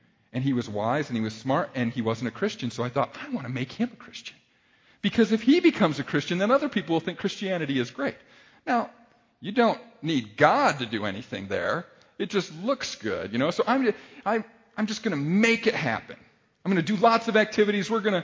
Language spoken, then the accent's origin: English; Minnesota, United States; now in Iowa, United States; just because I'm from Iowa. I grew up in the Twin Cities.